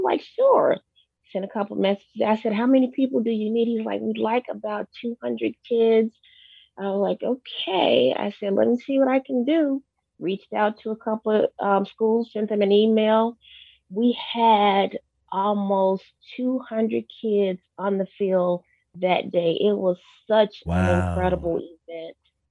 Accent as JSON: {"language": "English", "town": "Chicago", "region": "Illinois", "country": "United States", "tie": "born or raised there", "said": "I grew up in Chicago just learning as much as I could about Mr. Cleo Hearn, because I was probably the only black person in Chicago that wore cowboy boots."}